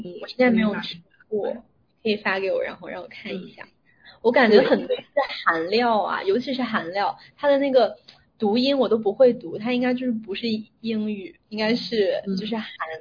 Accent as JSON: {"language": "Chinese", "region": "Shandong", "country": "China", "said": "啊，我是山东人"}